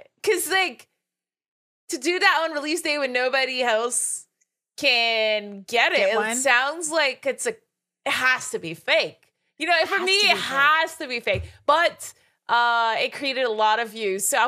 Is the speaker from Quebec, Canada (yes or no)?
yes; Quebec City, Quebec, Canada; It was made in Quebec City, my hometown.